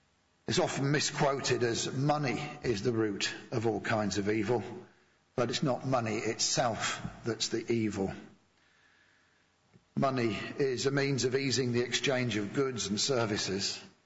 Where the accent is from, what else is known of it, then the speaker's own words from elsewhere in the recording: Yorkshire and the Humber, United Kingdom; also born or lived in Luton; which always pleases me as a Yorkshireman.